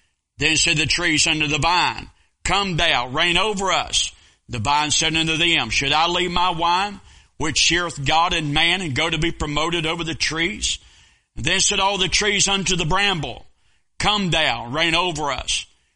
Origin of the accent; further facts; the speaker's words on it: United States; And I am an American who is deeply offended by where we are as a country right now.